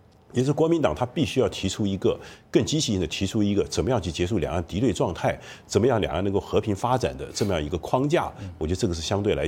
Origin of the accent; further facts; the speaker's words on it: Taiwan; 就是说我既是台湾人也是中国人。